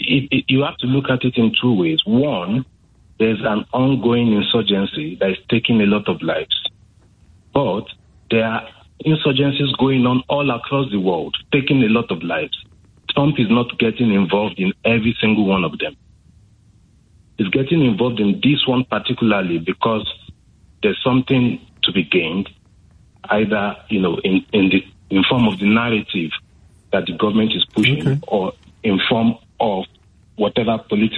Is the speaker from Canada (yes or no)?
no; Northern Nigeria, Nigeria; moved away as an adult; I'm from Nigeria. And I lived in northern Nigeria up until 2018 before I left the country.